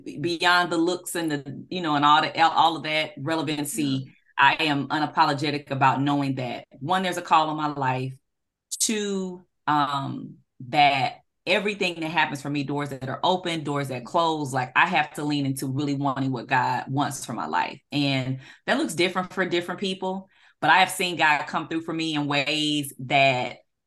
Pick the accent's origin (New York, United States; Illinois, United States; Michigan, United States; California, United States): California, United States; Los Angeles; now in Atlanta, United States; California girl with sweet tea in my veins. So I've been in Atlanta longer than I was in Los Angeles. So I'm from Atlanta.